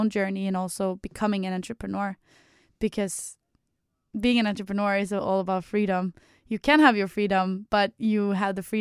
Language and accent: English; Trondheim, Trøndelag, Norway; moved away as an adult; now in Copenhagen, Denmark; I'm 25 years old, turning 26 now, 1st of November. I live in Copenhagen and I've lived there for 4 years, but I'm originally from Norway, mm-hmm, from Trondheim, which is a small town, yeah, in Norway.